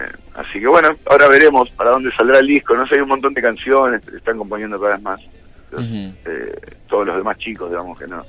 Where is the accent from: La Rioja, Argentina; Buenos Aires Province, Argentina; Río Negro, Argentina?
Buenos Aires Province, Argentina; Junín; amigos de mi pueblo, yo soy de Junín también, igual que la mayoría de ellos.